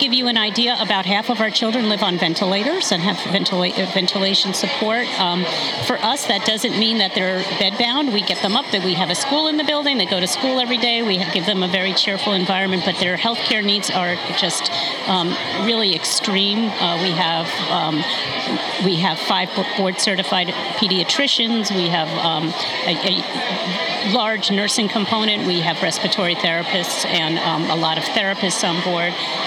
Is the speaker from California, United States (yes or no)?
no; Rye, New York, United States; now in White Plains, United States; I grew up in Rye, and I live in White Plains.